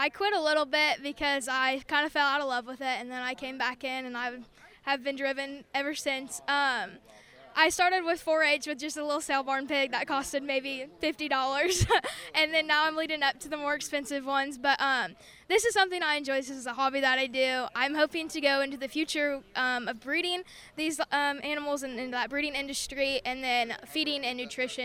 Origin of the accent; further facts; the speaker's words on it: Kansas, Illinois, United States; And then I'm also vice president of my chapter, and I am from Kansas, Illinois.